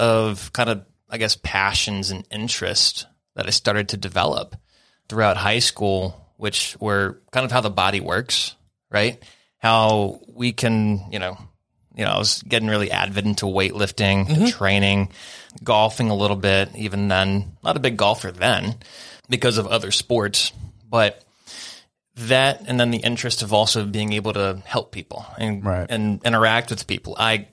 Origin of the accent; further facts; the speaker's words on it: Raleigh, North Carolina, United States; also born or lived in Ohio / Florida; I'm originally from Raleigh.